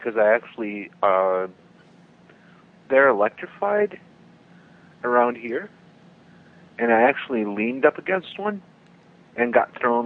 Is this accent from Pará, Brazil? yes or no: no; São Paulo, Brazil; But to this day, it's interesting that in Americana, in my home state of São Paulo, they still speak English at home, but they speak Portuguese abroad.